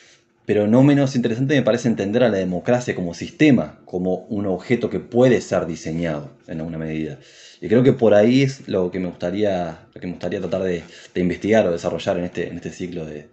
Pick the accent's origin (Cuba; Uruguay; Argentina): Uruguay; Montevideo; born there; nací en Montevideo, Uruguay, y de alguna manera soy una suerte de hijo de la democracia, porque nací en el 85